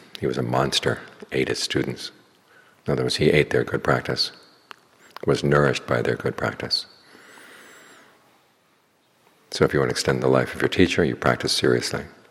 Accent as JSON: {"language": "English", "country": "United States", "said": "I had the same problem, especially being an American going over to Thailand."}